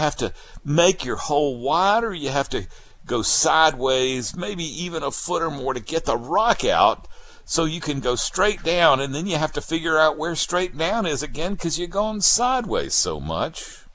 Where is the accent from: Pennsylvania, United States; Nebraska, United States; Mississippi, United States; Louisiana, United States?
Mississippi, United States; also born or lived in Alabama; I'll have to say I come from Mississippi and Alabama.